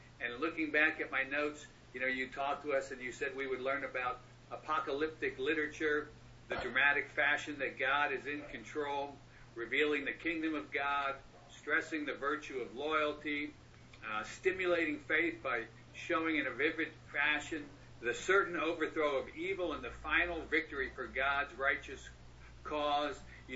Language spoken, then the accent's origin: English; United States; even though I'm an American, I did not know Bakersfield heat was so close to Dubai heat.